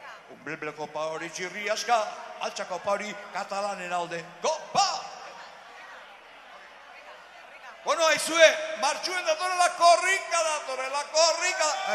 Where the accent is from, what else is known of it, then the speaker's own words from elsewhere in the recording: Azpeitia, Basque Country, Spain; Ni azpeitiarra naiz, Ni azpeitiarra naiz, Lehenengo herria independientia azpeiti gipuzkoa.